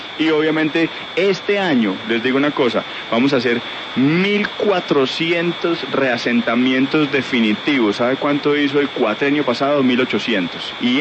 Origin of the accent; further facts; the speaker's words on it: Neiva, Huila, Colombia; born there; Neiva, Huila.